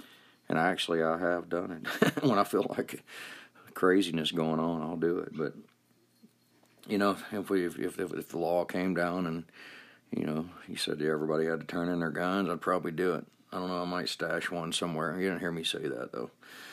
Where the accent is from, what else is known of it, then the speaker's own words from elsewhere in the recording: Georgia, United States; I was a kid, I was born in 68. But I know back in the 70s, growing up near Atlanta, I grew up like, you know, 25 miles from Atlanta.